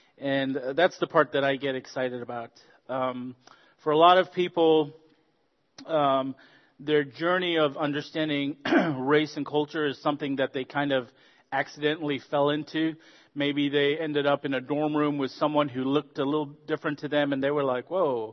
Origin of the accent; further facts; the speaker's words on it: Zambia; I promise you I am from Africa. I was born and raised in Zambia in South Central Africa. My mom is South African. My dad is Zambian.